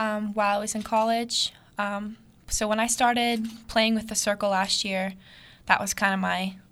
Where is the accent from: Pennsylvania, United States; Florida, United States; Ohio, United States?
Pennsylvania, United States; Somerset; I'm originally from Somerset, Pennsylvania.